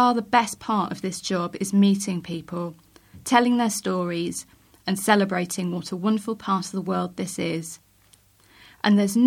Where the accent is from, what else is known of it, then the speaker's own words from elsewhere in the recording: East Midlands, United Kingdom; I grew up in Derbyshire, but Norfolk has always been a big part of my life. My mum was born here, so when I was growing up, we would often trundle down to the county to see relatives.